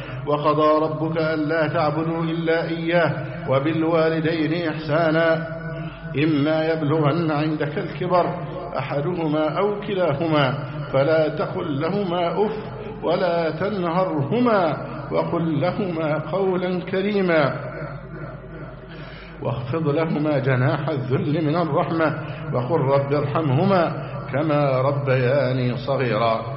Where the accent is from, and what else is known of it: Egypt